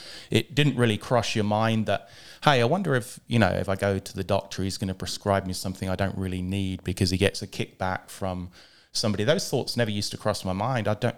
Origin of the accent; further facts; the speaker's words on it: England, United Kingdom; moved away as an adult; now in United States; when I grew up in England. It wasn't until I moved to the States, you know, possibly around 2000